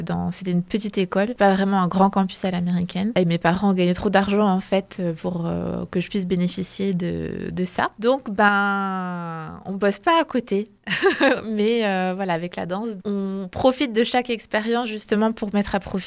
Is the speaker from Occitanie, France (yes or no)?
no; Blois, Centre-Val de Loire, France; also born or lived in Brittany; Alors, donc je suis née en Bretagne, mais je suis arrivée très vite à Blois, je devais avoir 4 ans. Et j'ai commencé la danse tout de suite à Blois.